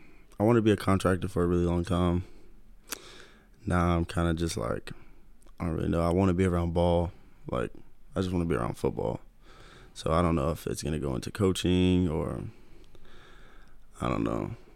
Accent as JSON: {"language": "English", "town": "Starkville", "region": "Mississippi", "country": "United States", "tie": "born or raised there", "also_born_or_lived": "Ringgold, Georgia", "lives_now": "Tullahoma, United States", "said": "I lived in Starkville, Mississippi. That's where I was born for a long time. And then I moved to a place called Ringgold, Georgia"}